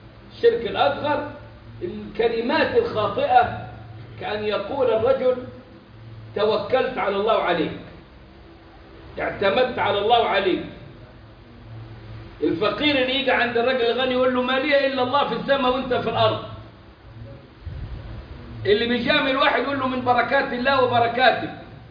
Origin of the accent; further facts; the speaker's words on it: Egypt; عندنا احنا كمصريين